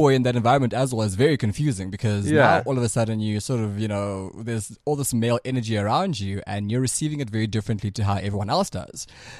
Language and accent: English; Johannesburg, Gauteng, South Africa; also born or lived in Soweto; So my family is all from Johannesburg. I grew up in Soweto for a part, and then I ran off to boarding school